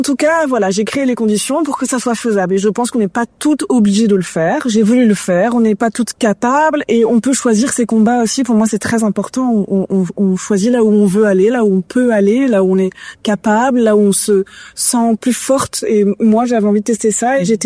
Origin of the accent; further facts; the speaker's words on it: Grand Est, France; Et moi je suis alsacienne, donc c'est pas très loin.